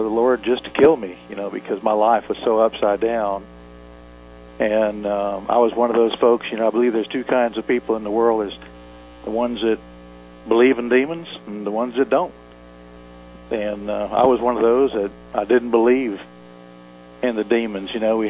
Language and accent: English; New Orleans, Louisiana, United States; so I learned, growing up in New Orleans, what you were supposed to do to be a man